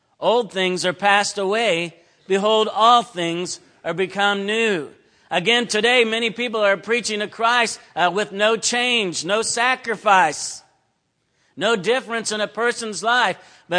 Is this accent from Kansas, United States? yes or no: yes; Wichita, Kansas, United States; Again, I grew up in Wichita, Kansas. My dad was a German background and my mom Scottish. Scottish and German. They got married, had six children. I was the last.